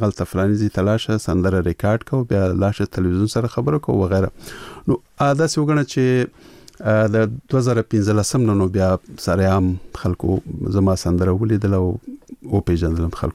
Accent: Peshawar, Khyber Pakhtunkhwa, Pakistan; خو زه ورکوټه په پېښور کې لوی شوی یم

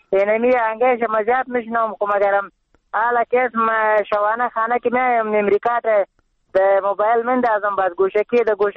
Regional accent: Nangarhar, Afghanistan; بس خب ما افغان هستم، من ننگرهار

